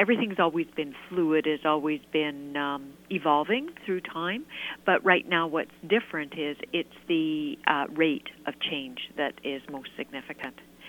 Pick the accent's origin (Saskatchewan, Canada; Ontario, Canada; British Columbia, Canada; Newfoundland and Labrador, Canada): British Columbia, Canada; it's those natural landscapes then that also attracts us as British Columbians